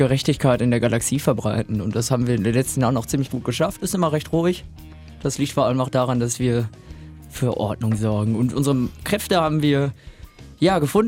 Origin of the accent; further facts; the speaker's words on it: Altenbeken, North Rhine-Westphalia, Germany; wir kommen ja aus Altenbeken alle, waren in einer Grundschulklasse der 4B auf der Egge-Grundschule.